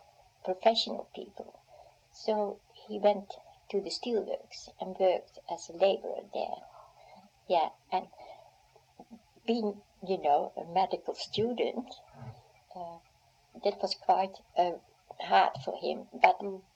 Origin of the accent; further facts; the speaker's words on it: Netherlands; English is a second language; I've been back to Holland, mm-hmm. yeah, to see my parents and all that.